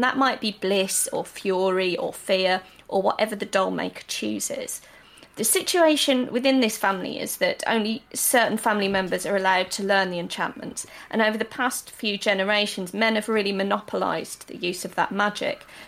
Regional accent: Birmingham, West Midlands, United Kingdom; my dad was Irish, and I grew up in Birmingham, and in a very sort of... typical Edwardian terrace

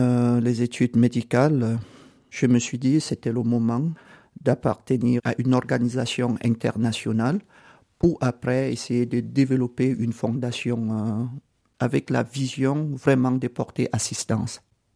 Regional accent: Cameroon; born there; Je suis né au Cameroun, mais j'ai beaucoup voyagé

